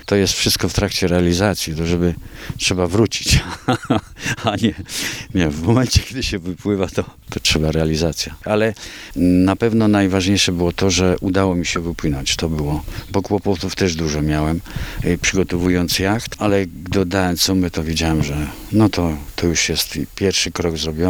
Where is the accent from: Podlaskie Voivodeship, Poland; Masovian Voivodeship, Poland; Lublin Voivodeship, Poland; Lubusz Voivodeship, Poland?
Lublin Voivodeship, Poland; Zwierzyniec; Jeszcze mieszkając w moim rodzinnej miejscowości Zwierzyniec, to tam przez cały czas mam styczność z wodą.